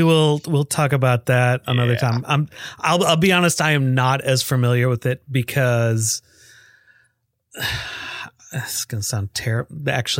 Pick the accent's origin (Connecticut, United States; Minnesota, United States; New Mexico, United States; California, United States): Minnesota, United States; also born or lived in Chicago, United States; I was born in the Chicago area and lived there till I was 4. And then we moved to Minnesota